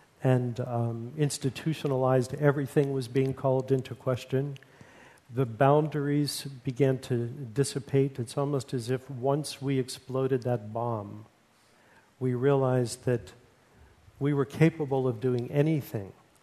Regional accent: United States; born there; I was born in the United States

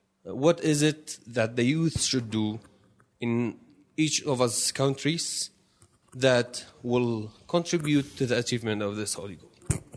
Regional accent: Kirkuk, Kirkuk Governorate, Iraq; I come from the mountains of Kurdistan, the Iraqi part of Kurdistan. I was born in Kirkuk. It's an oil-rich city of a very diverse population. of Muslims, Christians, Assyrians, Kurds, Arabs, who all live together in one city with peace for now.

